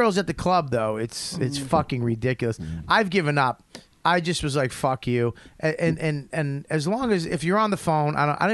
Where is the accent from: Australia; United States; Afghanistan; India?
Australia; I'm not fucking white. I'm Australian.